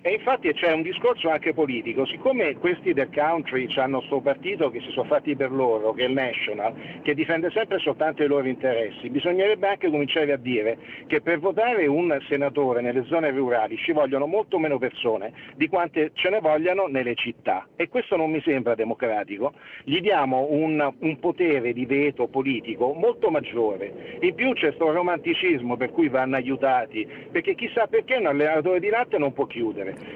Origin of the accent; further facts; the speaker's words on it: Sydney, New South Wales, Australia; Io che sono di Sydney